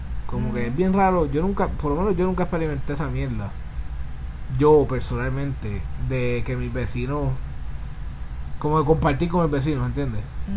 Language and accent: Spanish; Puerto Rico; now in Florida, United States; hasta cuando yo vine de Puerto Rico para acá, para Florida